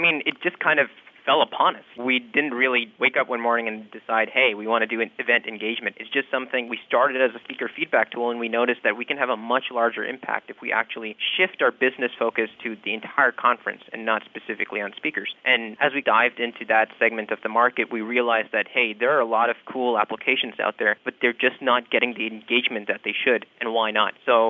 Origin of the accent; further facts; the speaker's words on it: Canada; making a dent in the aerospace industry as a Canadian